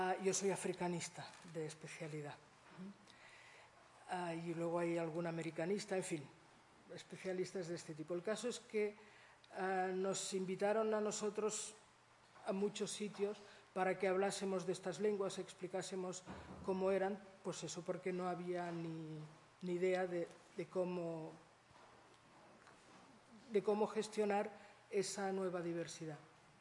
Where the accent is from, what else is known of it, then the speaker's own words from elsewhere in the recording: Catalonia, Spain; nosotros queremos que nos identifiquen como catalanes